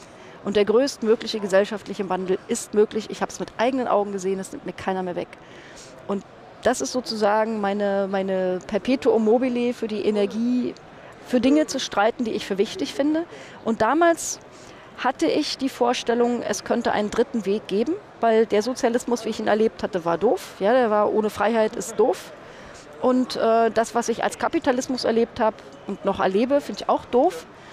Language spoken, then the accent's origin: German; East Germany, Germany; Ich bin 1968 in der DDR geboren. Ich bin also in der DDR noch vollständig zur Schule gegangen. Ich habe sogar noch da studiert